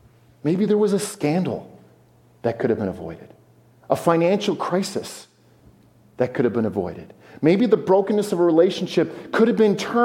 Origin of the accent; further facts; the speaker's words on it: Forest Lake, Minnesota, United States; I grew up in Minnesota. I grew up in Forest Lake my whole life, right?